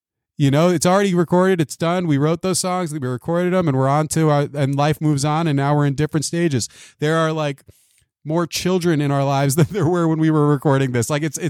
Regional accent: Long Island, New York, United States; accent: New York; I grew up in Long Island, New York.

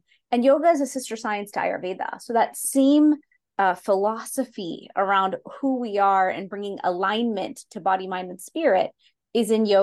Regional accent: Houston, Texas, United States; So I grew up in Houston, Texas, to an immigrant family

